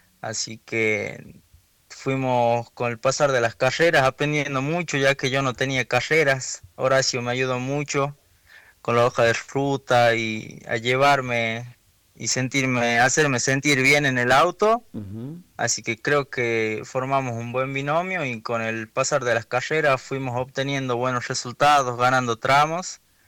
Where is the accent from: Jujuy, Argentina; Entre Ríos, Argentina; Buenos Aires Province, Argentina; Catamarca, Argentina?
Catamarca, Argentina; Belén; Bueno, yo soy de Belén, Catamarca, un pueblo a 300 kilómetros de la capital, y tengo actualmente 18 años.